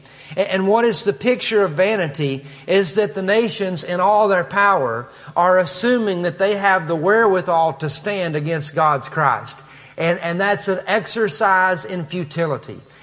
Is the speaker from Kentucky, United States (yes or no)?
yes; Kentucky, United States; accent: Kentucky; I'll translate it with my Kentucky accent.